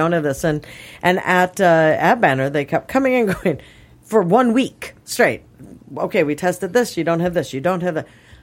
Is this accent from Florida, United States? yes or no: no; Minnesota, United States; Because when they found out I was from Minnesota, when was the last time you were there?